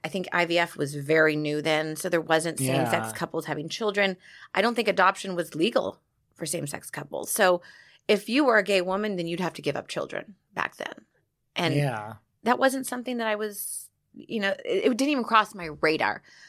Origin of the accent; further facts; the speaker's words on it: Laguna Beach, California, United States; I grew up in Laguna Beach, which is a very gay-friendly town